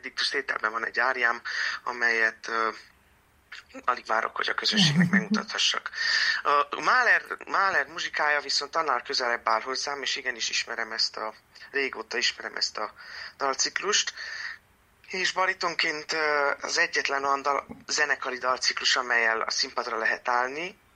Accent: Târgu Mureș, Mureș County, Romania; moved away; én Erdélyből, Marosvásárhelyről, mikor Budapestre kerültem a tanulmányaim során

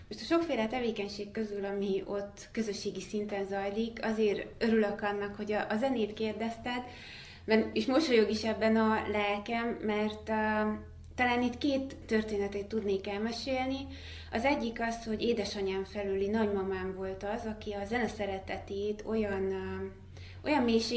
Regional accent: Székely Land, Romania; Nyilván Székelyföld nekem azért is szívügyem, mert onnan származom, és mindig van egy kapcsolódásom oda-vissza

